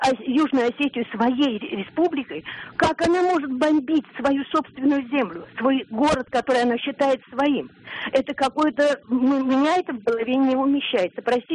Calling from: Moscow Oblast, Russia; я звоню из Подмосковья.

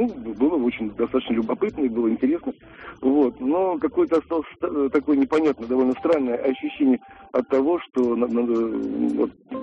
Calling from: Moscow, Russia; я из Москвы.

